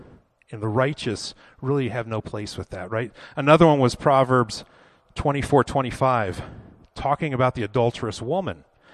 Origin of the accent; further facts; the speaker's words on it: Florida, United States; I grew up in Florida. We would go out to a place in Sarasota called Siesta Key Beach.